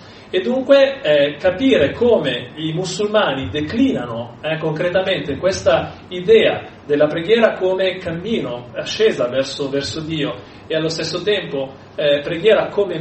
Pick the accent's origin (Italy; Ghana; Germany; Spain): Italy; Lombardy; sono brianzolo, ecco, la terra della promessa, per me la terra della promessa è la Brianza